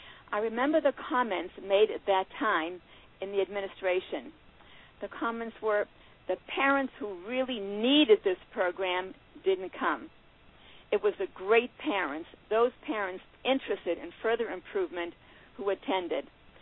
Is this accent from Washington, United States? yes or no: no; Boston, Massachusetts, United States; I was raised in Boston, Mass., graduated from Maimonides School, and then from Stern College, including a year in Israel.